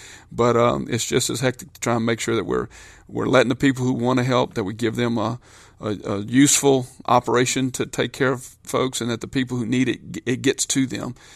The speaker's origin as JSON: {"language": "English", "region": "Louisiana", "country": "United States", "tie": "born or raised there", "said": "but Louisiana specifically, since this is my home state in Tangipahoa, my home parish"}